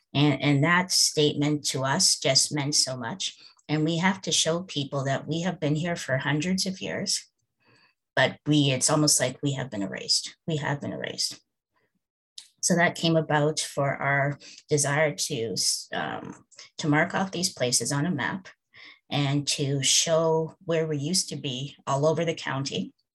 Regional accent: Guelph, Ontario, Canada; both Queen and I grew up in Guelph.

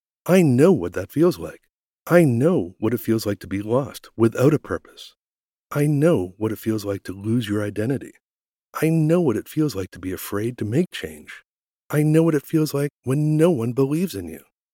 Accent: Eastern Canada, Canada; now in Vancouver, Canada; Growing up on the East Coast, I could only dream about what that was like, to live in a city with a National Hockey League team. After moving across the country to become a resident of Vancouver

